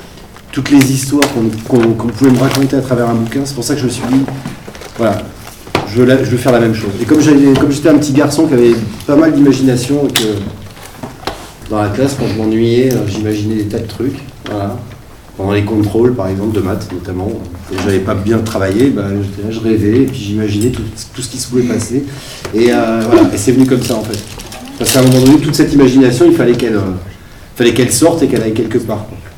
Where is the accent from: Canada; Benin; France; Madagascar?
France; Bordeaux, Nouvelle-Aquitaine; ça je crois que vous le savez. Je viens de Bordeaux, j'ai 45 ans